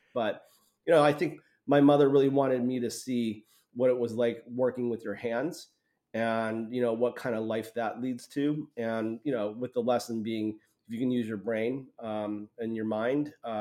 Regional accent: Morgantown, West Virginia, United States; born there; moved away as an adult; now in San Francisco, United States; I was born in Morgantown, West Virginia. That's a university town, basically 40 minutes south of Pittsburgh.

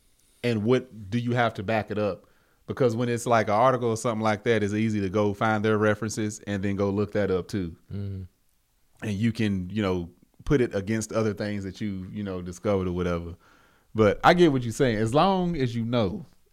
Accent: the South, United States; I'm from the South. Mm-hmm. Family had farms. We had cattle.

